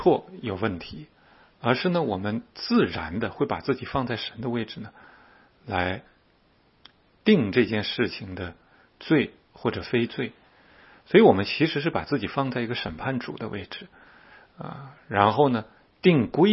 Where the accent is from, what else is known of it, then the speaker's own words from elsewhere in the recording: China; 我们都在中国长大的孩子们都吃过这个鸡鸭血汤的